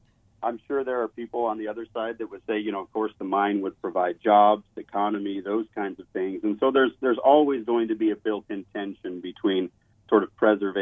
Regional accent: Idaho, United States; also born or lived in Colorado; where I grew up in Idaho and Colorado

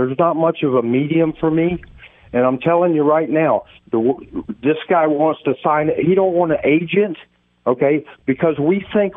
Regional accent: Crystal River, Florida, United States; I'm from Crystal River, Florida. where Mike Hampton went to high school.

